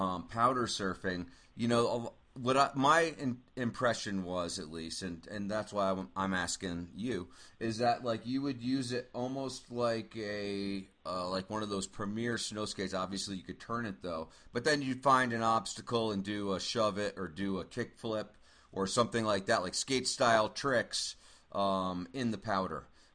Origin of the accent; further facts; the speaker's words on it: East Coast, United States; When I grew up on the East Coast